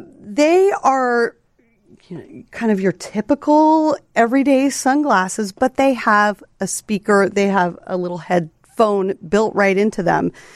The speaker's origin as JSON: {"language": "English", "region": "Alaska", "country": "United States", "said": "I'm from Alaska and a big fishing family."}